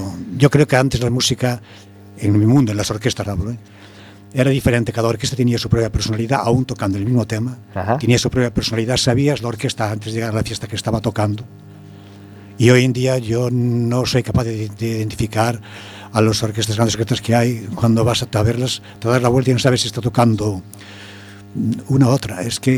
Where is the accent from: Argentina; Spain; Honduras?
Spain; Foz, Galicia; en el pueblo donde soy de Foz, uh-huh. en la provincia de Lugo, en la María Lucense.